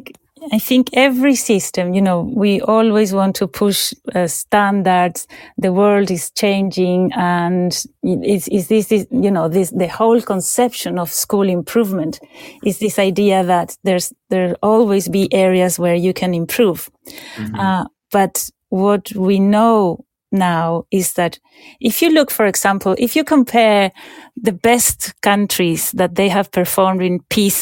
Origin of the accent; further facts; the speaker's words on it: Chile; now in London, United Kingdom; originally I'm from Chile, yeah. And mm-hmm. And my names are from Spain and French ancestors.